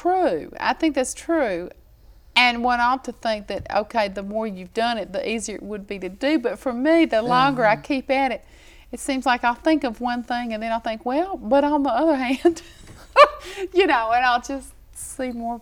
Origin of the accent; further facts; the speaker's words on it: Grundy, Virginia, United States; Well, when I was growing up in Grundy, Virginia, I really didn't have, and as I say, I was surrounded by actually famous storytellers